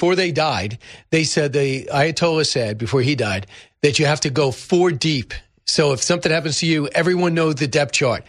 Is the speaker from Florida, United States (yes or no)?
no; New York, United States; I live in New York. I'm from New York.